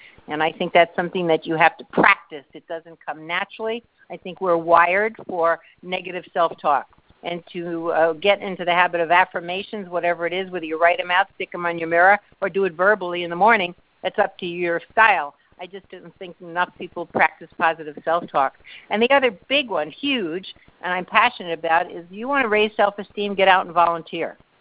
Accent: New York, United States; I'm from New York, so I'm a very direct person.

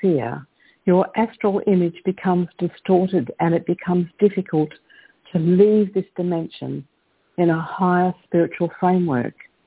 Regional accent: Perth, Western Australia, Australia; from Perth in Western Australia

